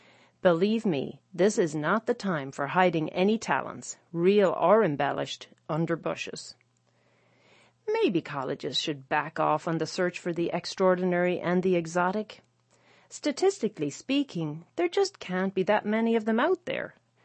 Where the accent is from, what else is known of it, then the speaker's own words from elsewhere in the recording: Ireland; my own grasp of the language, which I studied growing up in Ireland, is getting vaguer with the years.